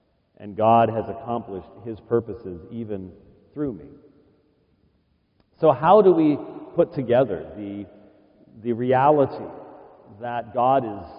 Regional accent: Scotland, United Kingdom; I'm a Scotsman

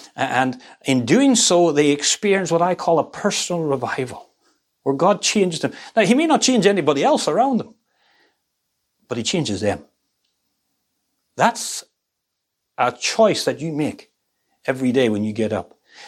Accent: Northern Ireland, United Kingdom; The church that I grew up in Northern Ireland, when I went there as a boy

